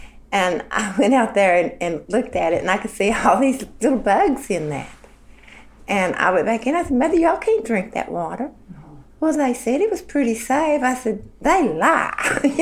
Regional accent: Lenoir, West Virginia, United States; I'm from Lenoir, West Virginia. I've lived here for the last 47 years.

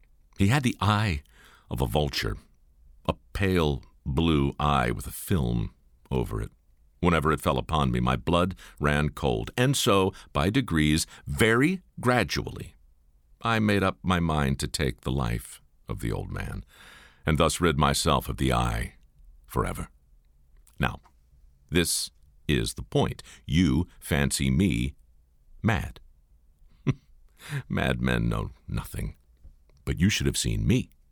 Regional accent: Baltimore, Maryland, United States; moved to my hometown in Baltimore

